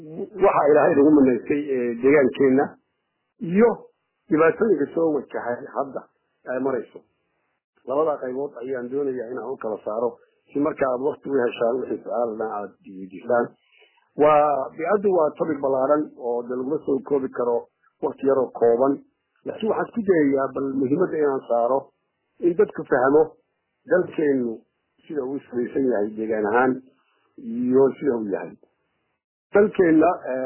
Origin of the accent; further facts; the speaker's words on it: Buuhoodle, Togdheer, Somalia; born there; also born or lived in Galkayo; anigu waxaan ku dhashay magaalada Buuhoodle. waxaan waxbarashadaydii dugsiga hoose ka bilaabay magaalada la yihahdo Xagalan.